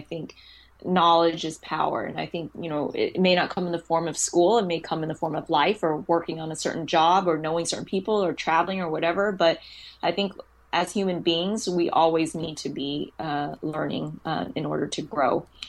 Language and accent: English; Houston, Texas, United States; we're coming to Austin, which is 2.5 hours away from my hometown of Houston.